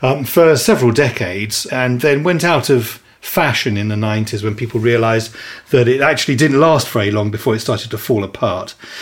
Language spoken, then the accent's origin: English; Dartford, South East England, United Kingdom; born there; I was born in Dartford, so I'll say Raak.